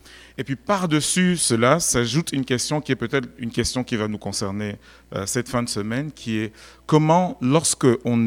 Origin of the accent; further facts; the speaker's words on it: Belgium; also born or lived in Cameroon; now in Germany; J'ai pris mon vol depuis Bruxelles, qui est ma ville d'adoption. J'ai grandi en Belgique. Je suis né au Cameroun, mais j'habite maintenant en Allemagne.